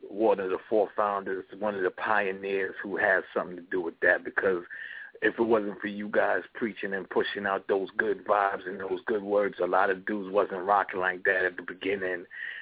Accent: Jamaica; You know, and I'm a Jamaican already

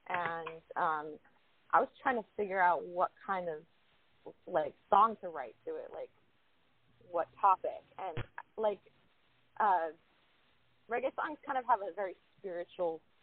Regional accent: Hawaii, United States; I think we were just vibing on the fact that we're both from Hawaii

